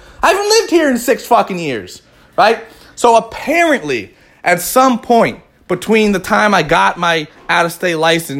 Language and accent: English; New Jersey, United States; moved away as an adult; Granted, I grew up in New Jersey my entire life until I was like 20, going on 21. Then I moved out.